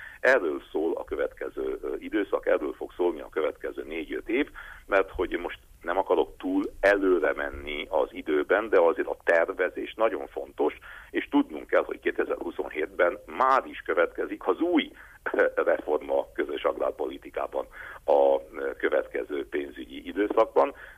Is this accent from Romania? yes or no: yes; Székely Land, Romania; nem csak Erdélyben, nem csak otthon a Székelyföldön